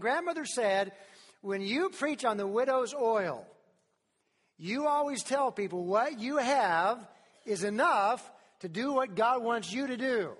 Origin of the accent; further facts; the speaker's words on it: Tennessee, United States; I'm from Tennessee. How many of you have heard of Tennessee? That's where we're from.